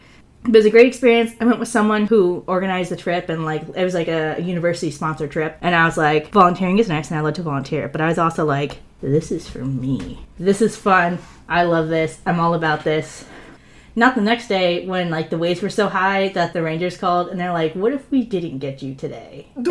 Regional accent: Florida, United States; well, then I'll just see every park in Florida, because I grew up in Florida.

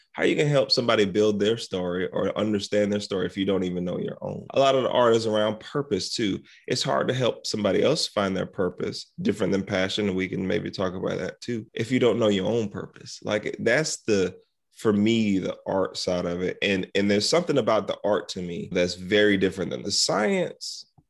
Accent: South Carolina, United States; I grew up in South Carolina. We had a dirt basketball court that today is a garden.

